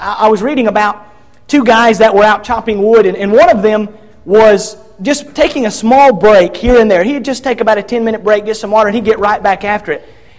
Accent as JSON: {"language": "English", "region": "Georgia", "country": "United States", "tie": "born or raised there", "said": "I grew up in Northwest Georgia, as many of you know."}